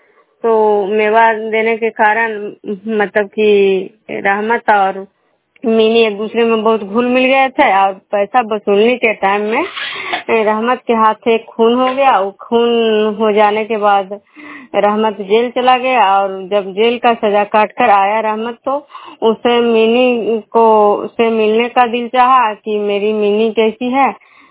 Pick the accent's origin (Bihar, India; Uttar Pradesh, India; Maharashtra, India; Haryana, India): Bihar, India